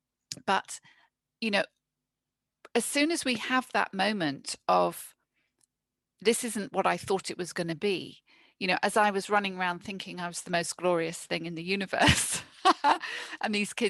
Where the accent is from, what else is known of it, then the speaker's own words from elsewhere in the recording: Hong Kong; born there; I was born in Hong Kong, and we'd come over to visit my granny in England.